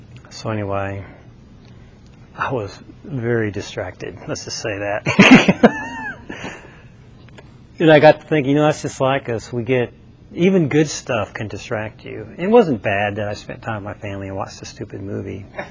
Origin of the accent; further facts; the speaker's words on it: St. Louis, Missouri, United States; Plus, I grew up in St. Louis, so.